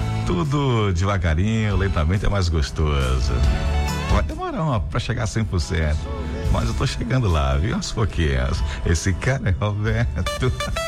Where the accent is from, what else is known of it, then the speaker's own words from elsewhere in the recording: Jequié, Bahia, Brazil; sou de Jequié.